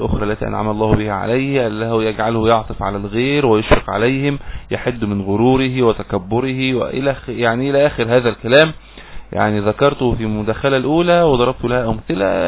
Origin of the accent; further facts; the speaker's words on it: Egypt; يعني سداح مداح زي ما بنقول عندنا في مصر